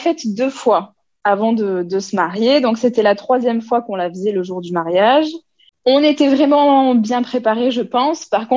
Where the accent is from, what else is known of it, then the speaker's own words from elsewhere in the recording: Pyrenees, France; nous, en France, on est des Pyrénées